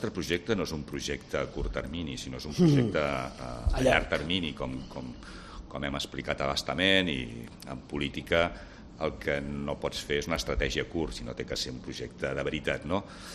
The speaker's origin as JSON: {"language": "Catalan", "town": "Manresa", "region": "Catalonia", "country": "Spain", "said": "els meus veïns del meu poble, allà a Manresa, a Sant Padó"}